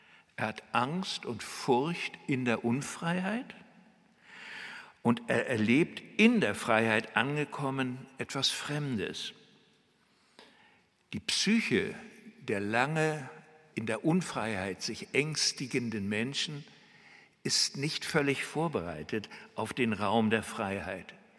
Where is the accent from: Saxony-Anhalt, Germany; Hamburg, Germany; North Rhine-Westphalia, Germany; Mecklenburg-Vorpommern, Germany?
Mecklenburg-Vorpommern, Germany; Rostock; in der größten Kirche meiner Heimatstadt Rostock